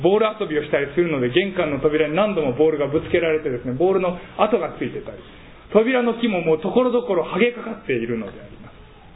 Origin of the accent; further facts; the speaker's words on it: Sendai, Miyagi, Japan; 私はまあ仙台で育っておりまして、その仙台の、まあ、で成長したその家もですね、まさにそのような家だったのであります。兄弟が6人おりまして、まあ、8人家族でもう男ばっかりの